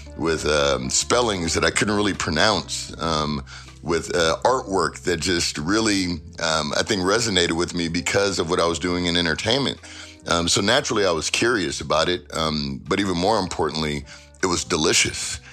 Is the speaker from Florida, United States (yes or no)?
no; Inglewood, California, United States; born there; Inglewood, California. It's a city that I was born in. I was born in Sentinella Hospital